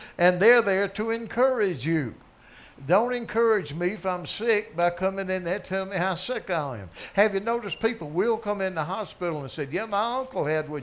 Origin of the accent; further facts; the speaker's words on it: Anderson, South Carolina, United States; accent: Southern drawl; my relatives are from Canada. And I'm from Anderson, South Carolina, with my drawl